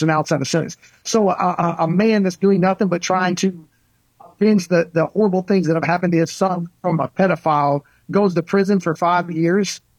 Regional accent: United States; I'm a nationalist. Big time. I'm an American.

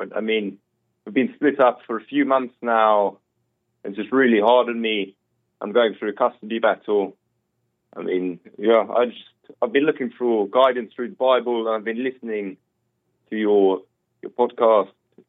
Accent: South Africa; Because where I'm from, it's customary. I'm from South Africa

